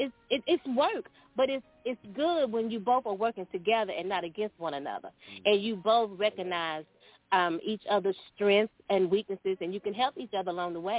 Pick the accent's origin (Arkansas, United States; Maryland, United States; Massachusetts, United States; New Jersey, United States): Arkansas, United States; Camden; now in Dallas, United States; My hometown is Camden, Arkansas now, but I live in Dallas, Texas.